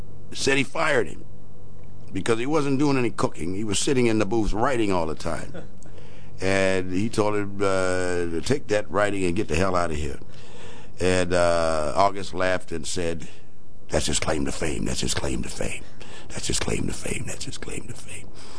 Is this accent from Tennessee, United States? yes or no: no; Cleveland, Ohio, United States; I grew up in Cleveland, Ohio.